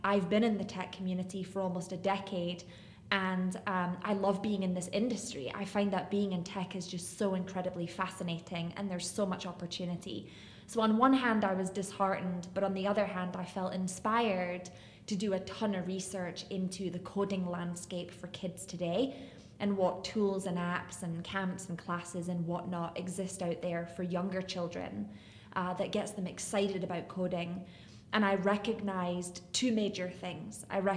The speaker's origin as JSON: {"language": "English", "town": "Edinburgh", "region": "Scotland", "country": "United Kingdom", "moved": "as an adult", "lives_now": "Chicago, United States", "said": "So I'm from Edinburgh, Scotland. I moved to Chicago 10 years ago."}